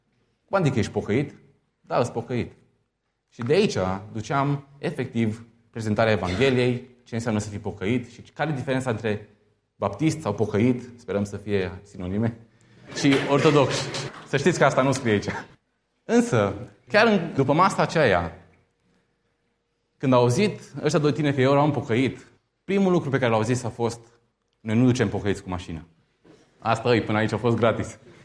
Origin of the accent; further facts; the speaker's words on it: Arad, Arad County, Romania; pentru că eu sunt arădean, călătoream de la Arad la Oradea, unde sunt student